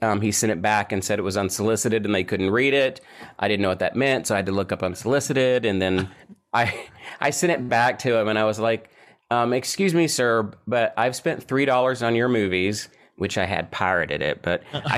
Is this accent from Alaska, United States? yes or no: no; Kentucky, United States; I will say, though, when I was at the American Academy of Dramatic Arts, since I was from Kentucky